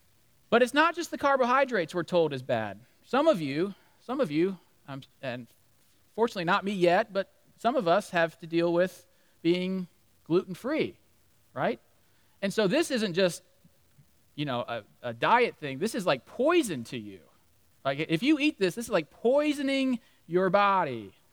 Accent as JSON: {"language": "English", "country": "United States", "said": "I'm from Amish country."}